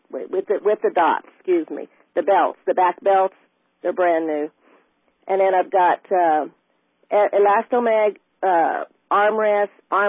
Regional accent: Kansas City, United States; I'm from Kansas City.

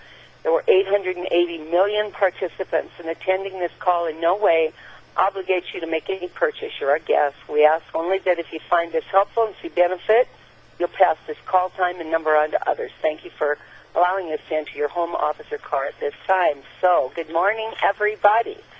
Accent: Washington, United States; First of all … I'm here from Washington State.

